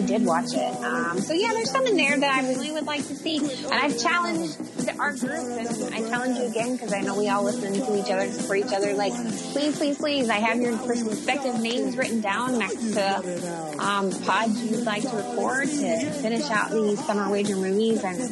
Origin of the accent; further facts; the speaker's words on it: Tennessee–Kentucky border, United States; where I grew up on the Tennessee Kentucky line, it is the South, I understand. But like, we get snow.